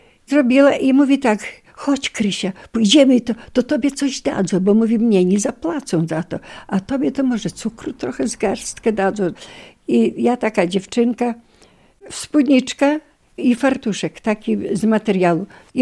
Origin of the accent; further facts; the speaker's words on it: Lipsk, Podlaskie Voivodeship, Poland; Pochodzę z Lipska. Tu się urodziłam, tu się wychowałam.